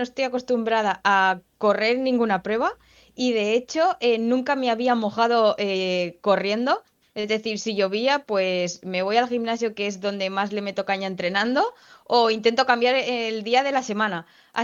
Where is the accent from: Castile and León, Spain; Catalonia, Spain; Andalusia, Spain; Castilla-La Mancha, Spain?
Catalonia, Spain; Sabadell; yo soy de Sabadell, es una ciudad con bastantes subes y bajas.